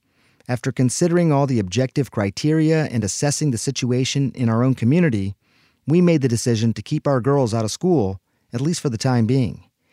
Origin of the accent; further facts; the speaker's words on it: Georgia, United States; In my home state of Georgia, and in our county